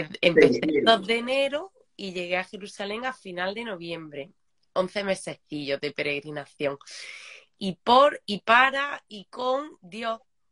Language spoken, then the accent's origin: Spanish; Granada, Andalusia, Spain; porque estaba trabajando en Madrid, yo soy de Granada, y estaba trabajando en Madrid muy contenta